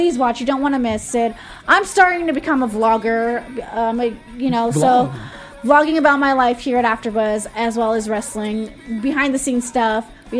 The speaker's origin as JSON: {"language": "English", "country": "Ireland", "said": "Because he's Irish and I'm Irish."}